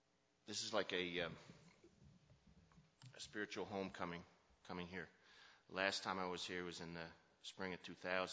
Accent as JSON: {"language": "English", "town": "Westfield", "region": "New Jersey", "country": "United States", "tie": "born there", "said": "I was born in Westfield, New Jersey, middle class, no care in the world."}